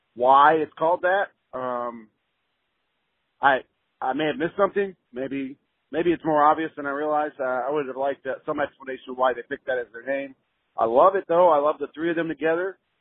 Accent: Indianapolis, Indiana, United States; I'm from the Indianapolis area.

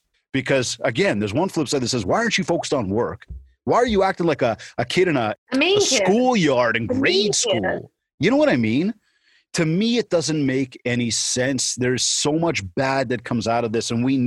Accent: Canada; Sorry, I'm Canadian.

